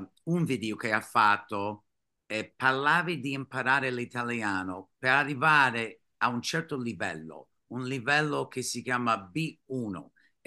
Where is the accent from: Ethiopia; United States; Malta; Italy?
United States; Italian is a second language; Se vado adesso come un americano, non posso stare più di 3 mesi.